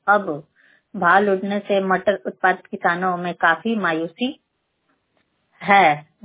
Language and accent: Hindi; Marda, Uttar Pradesh, India; मर्दा ग्राम जिला गाजीपुर की रहने वाली हूँ